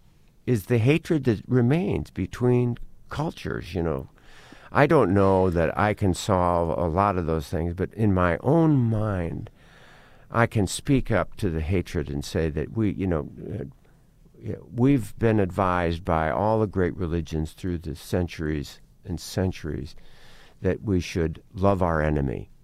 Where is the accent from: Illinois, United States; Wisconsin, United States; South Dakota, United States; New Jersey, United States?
South Dakota, United States; I can remember growing up in South Dakota and that question came up about the Black Hills.